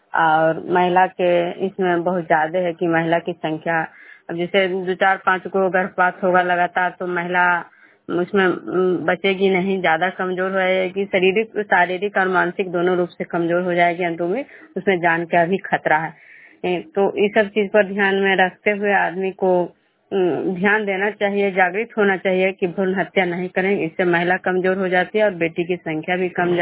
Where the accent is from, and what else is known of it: Vishnupur, Bihar, India